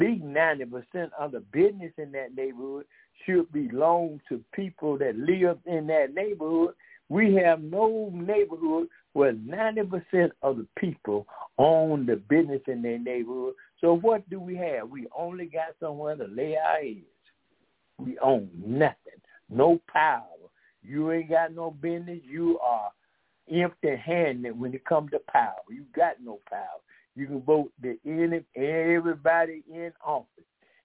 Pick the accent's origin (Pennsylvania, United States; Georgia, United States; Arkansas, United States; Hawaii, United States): Georgia, United States; Decatur; We are from Decatur, Georgia.